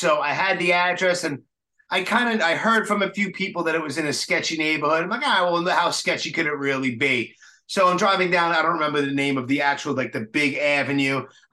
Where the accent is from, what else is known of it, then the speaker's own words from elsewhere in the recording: Brooklyn, New York, United States; I'm 46, born and raised in New York City, born and raised in Brooklyn.